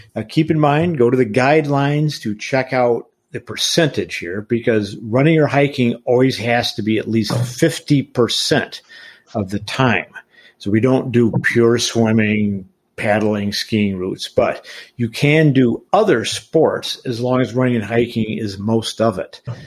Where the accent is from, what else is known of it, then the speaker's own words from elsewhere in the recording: Colorado, United States; People think, like Colorado, my home state, it has an average, I mean, the lowest point is over 4,000 feet high.